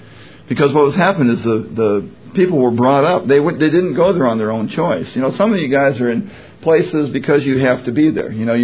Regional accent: Virginia, United States; I'm from Virginia. We chew.

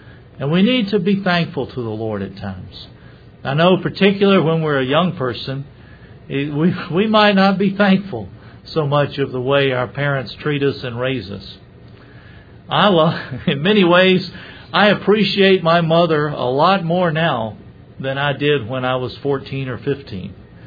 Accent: Scotland, United Kingdom; And so I used to think, as a Scotsman, I had a lot of fortitude.

